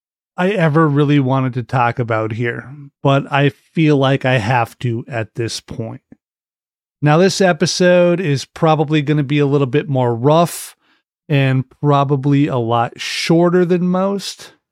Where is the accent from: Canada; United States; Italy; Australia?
United States; That's where I live. I am an American.